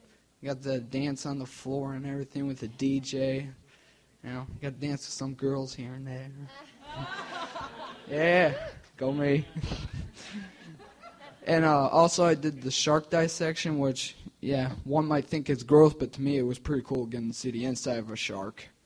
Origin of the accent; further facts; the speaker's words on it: Villa Park, Illinois, United States; I'm from Villa Park in the western suburbs of Chicago. I'm 17 years old, and I go to Edison Trail.